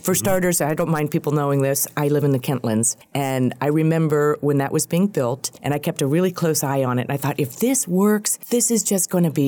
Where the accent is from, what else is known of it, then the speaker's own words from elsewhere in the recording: Erie, Pennsylvania, United States; I am from Erie, and Erie is a wonderful place also. I love my hometown.